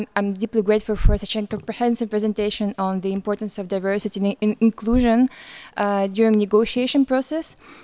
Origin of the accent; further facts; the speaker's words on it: Ukraine; from Ukraine.